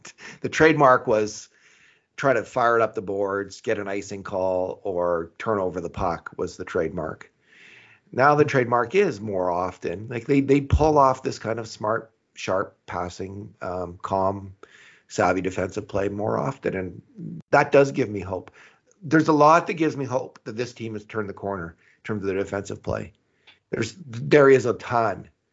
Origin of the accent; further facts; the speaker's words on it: Missouri, United States; Yeah, as I say this year with the Oilers, I'm from Missouri.